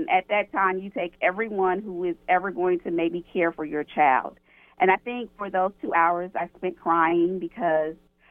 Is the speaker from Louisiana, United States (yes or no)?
no; Chicago, Illinois, United States; moved away; I am originally from Chicago, and I came to Oklahoma to go to school.